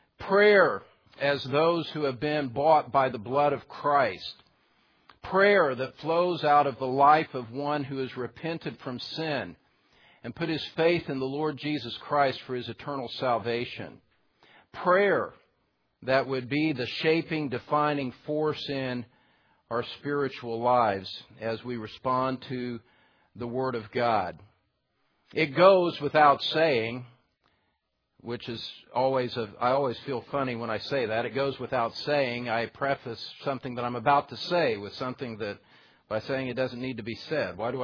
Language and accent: English; Indiana, United States; You see, I'm a Hoosier. You may not know that about me, but I'm a Hoosier. I was born and raised in Indiana. I spent the first 24 years of my life in Indiana.